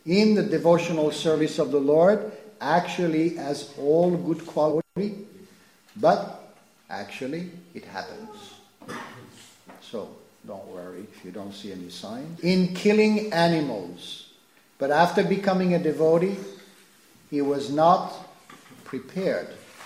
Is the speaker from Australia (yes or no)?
yes; Melbourne, Victoria, Australia; in my hometown Melbourne Mahaprabhu Mandir.